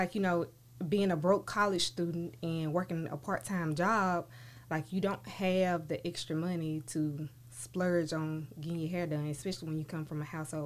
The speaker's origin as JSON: {"language": "English", "town": "Columbus", "country": "United States", "tie": "born or raised there", "said": "So Columbus is my hometown."}